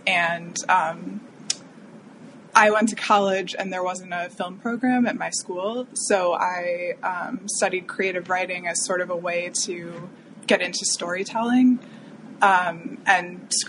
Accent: Midwest, United States; I grew up in the Midwest and movies were not like a big thing for me

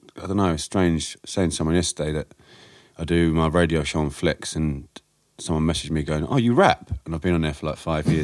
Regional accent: Croydon, London, United Kingdom; Croydon. Born and bred in Croydon.

